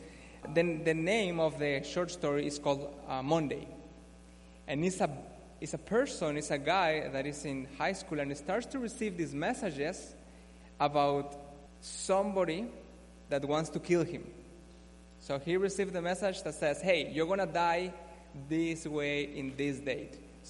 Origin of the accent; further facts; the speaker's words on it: Mexico; now in Seattle, United States; I am from Mexico. I was born in Mexico. I was raised in Mexico. I moved to Seattle just 6 years ago, not that long ago.